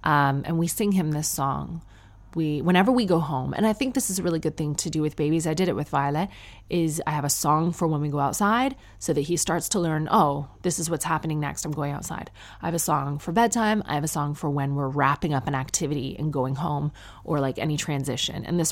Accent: Ireland; accent: Irish; Why is my Irish accent getting worse and worse?

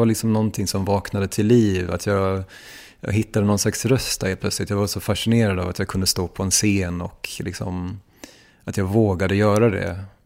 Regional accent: Gothenburg, Västra Götaland County, Sweden; att jag växte upp ute i Hammarkullen utanför Göteborg

